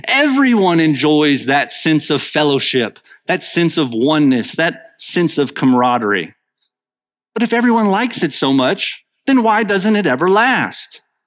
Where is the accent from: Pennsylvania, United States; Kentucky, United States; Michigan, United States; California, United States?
Kentucky, United States; Cynthiana; When I was in high school, Extreme Home Makeover came to my hometown of Cynthiana.